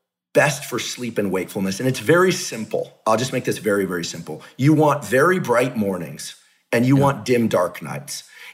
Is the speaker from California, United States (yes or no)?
yes; California, United States; And I grew up in the South Bay Area at a time before the personal computer, et cetera.